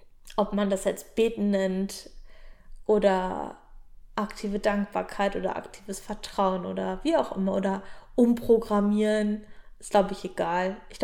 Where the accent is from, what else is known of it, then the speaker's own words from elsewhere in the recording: Brandenburg, Germany; in der schönen Prignitz, in meiner Heimat am Deich